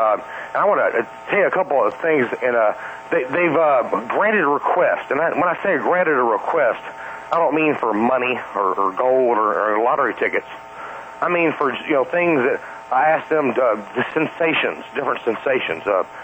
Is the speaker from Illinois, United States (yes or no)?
no; Shreveport, Louisiana, United States; now in Atlanta, United States; I'm from Shreveport originally, so...